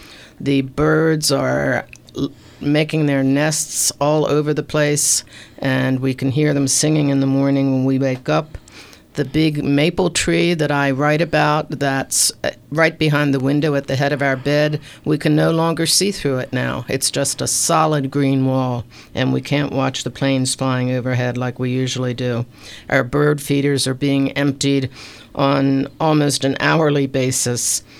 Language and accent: English; Baltimore, Maryland, United States; now in Columbia, United States; Baltimore, my hometown